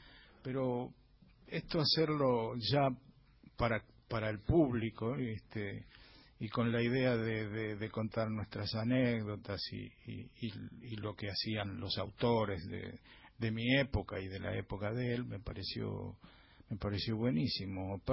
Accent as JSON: {"language": "Spanish", "region": "Tucumán", "country": "Argentina", "tie": "born or raised there", "said": "yo cuando era chico en Tucumán jugaba con tapitas."}